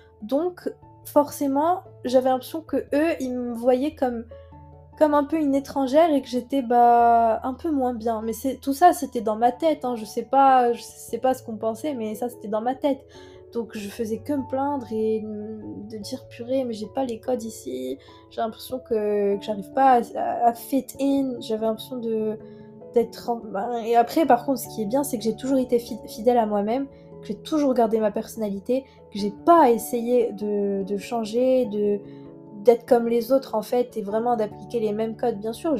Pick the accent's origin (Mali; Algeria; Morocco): Morocco; Que moi, en tant que Tunisienne, donc j'ai grandi au Maroc